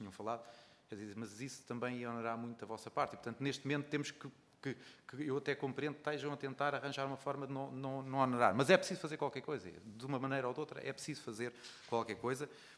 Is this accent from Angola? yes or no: no; Santarém, Portugal; eu próprio sou de Santarém e tenho debatido várias vezes com assuntos destes